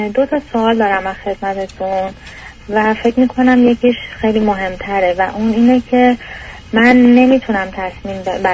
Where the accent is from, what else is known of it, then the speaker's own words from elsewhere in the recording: Iran; now in Europe; من بله اروپام، ولی من 15 سال از ایران اومدم بیرون، ولی قبلش کشور دیگه بودم، ولی من تقریبا 2 سال اخیر اومدیم اینجا. قبلش می اومدیم ولی الان اومدیم موندگار شدیم.